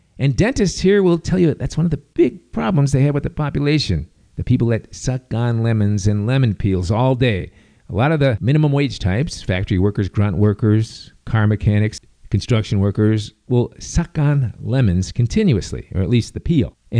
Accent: Chicago, Illinois, United States; Oh, man, I mentioned my hometown Chicago a couple of times in this show, and man, I don't ever want to go back there.

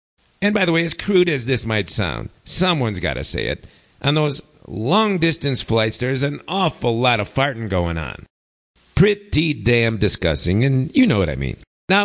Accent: Chicago, Illinois, United States; now in Spain; And when I told him I was from Chicago and I never wanted to go back to the U.S. for any reason whatsoever

